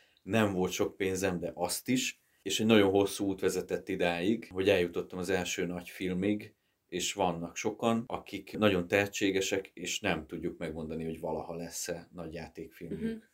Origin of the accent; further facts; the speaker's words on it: Nyíregyháza, Szabolcs-Szatmár-Bereg, Hungary; moved away as an adult; now in Budapest, Hungary; Nyíregyházán érettségiztem, érettségi után azonnal felköltöztem Budapestre.